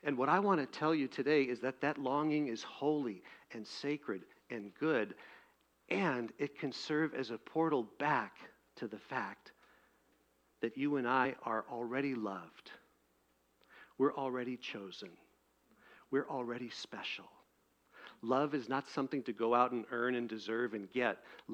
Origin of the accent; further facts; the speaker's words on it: Milwaukee, Wisconsin, United States; I'm a Wisconsin kid. You know, I grew up in Milwaukee, a little village there.